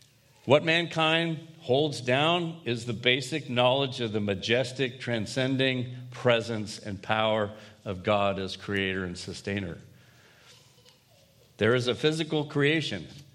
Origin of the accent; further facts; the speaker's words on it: Florida, United States; I grew up in Florida, and there's a lot of swimming pools, and there's the ocean, and beach balls, and different things, you know.